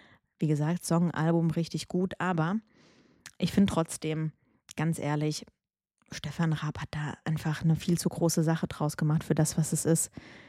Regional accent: Saarland, Germany; ich komme ja aus dem Saarland, die kommen auch aus dem Saarland.

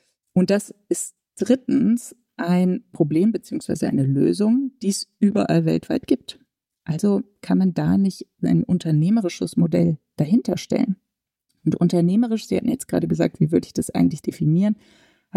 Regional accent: Rhineland, Germany; ich komme aus dem Rheinland.

